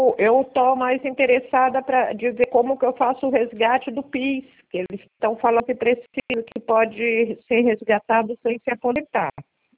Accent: Sorocaba, São Paulo, Brazil; Então, e eu sou de Sorocaba. E hoje aqui em Sorocaba é feriado.

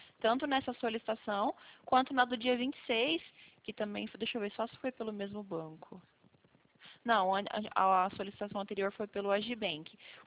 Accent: Presidente Prudente, São Paulo, Brazil; Eu sou de Presidente Prudente

